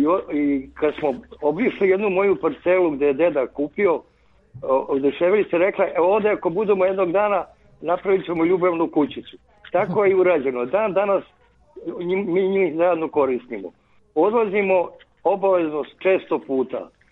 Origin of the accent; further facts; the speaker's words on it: Belgrade, Serbia; also born or lived in Ravnice, Bosnia and Herzegovina; Živim u Beogradu od 6. godine, ali sam rođen u Podkozarju. 42. godine, u najgore vreme.